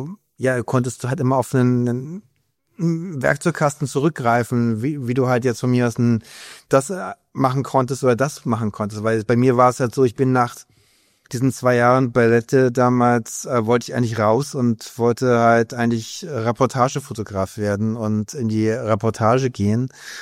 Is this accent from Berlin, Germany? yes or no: yes; Berlin, Germany; aus Berlin, gebürtiger Berliner